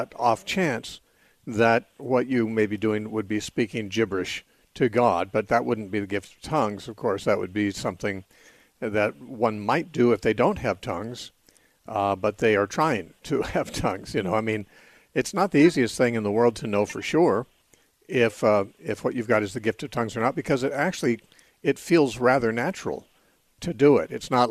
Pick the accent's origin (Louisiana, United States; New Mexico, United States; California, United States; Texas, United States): California, United States; So at least what I would consider as a Californian, what I consider to be near, it may be a half hour, an hour drive from those cities